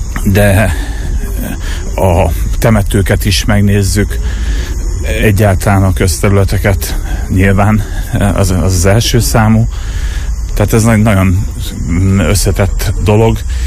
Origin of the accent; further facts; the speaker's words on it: Miskolc, Borsod-Abaúj-Zemplén, Hungary; moved away; Én egyébként Miskolcon jártam gimnáziumba, és itt is születtem egyébként